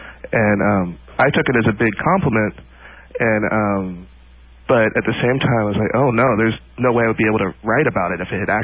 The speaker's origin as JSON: {"language": "English", "town": "Seattle", "region": "Washington", "country": "United States", "tie": "born or raised there", "said": "I grew up in Seattle, actually"}